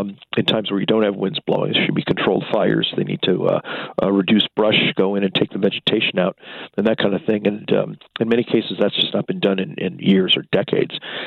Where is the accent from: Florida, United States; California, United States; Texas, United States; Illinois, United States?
California, United States; Los Angeles; I grew up in Los Angeles, as you may know, and specifically I went to Palisades High School